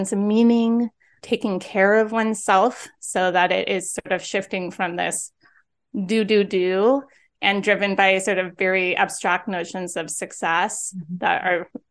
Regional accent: San Diego, California, United States; now in Los Angeles, United States; I'm from San Diego and I love sunshine.

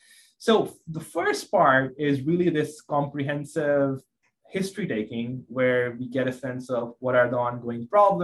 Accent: Pakistan; moved away as an adult; now in United States; I'm from Pakistan originally. That's where I was born and raised. I did my med school there. And then I moved to US

